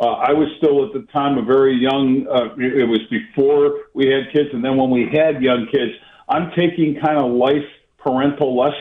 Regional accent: New York, United States; So my favorite team growing up in Central New York was the Los Angeles Rams, of course.

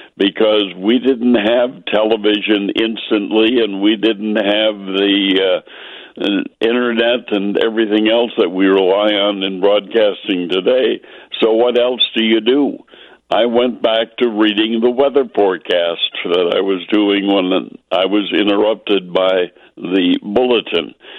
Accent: Wisconsin, United States; I grew up in Wisconsin

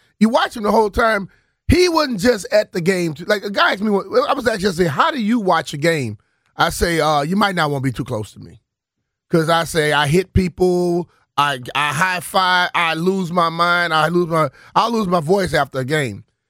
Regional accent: Louisiana, United States; I'm from Louisiana, baby.

